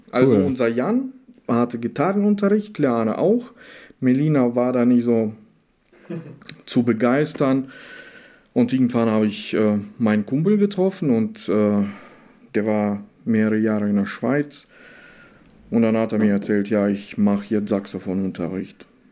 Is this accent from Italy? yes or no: no; Kyrgyzstan; now in Germany; Das ist richtig. Ich bin in Kirgisistan geboren.